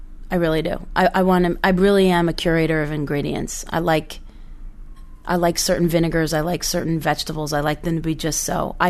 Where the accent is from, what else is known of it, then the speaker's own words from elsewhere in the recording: New York City, New York, United States; I grew up in Midtown Manhattan, Alton. I grew up with parents who have lived in the same rental apartment for 45 years.